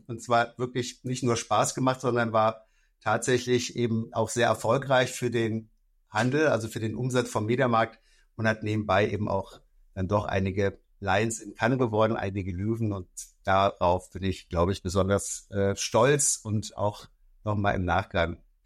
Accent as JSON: {"language": "German", "town": "Bonn", "region": "North Rhine-Westphalia", "country": "Germany", "said": "Ich komme aus Bonn, aus dem schönen Rheinland, genau aus Bonn-Bad Godesberg. Bin Familienvater, habe eine tolle Frau."}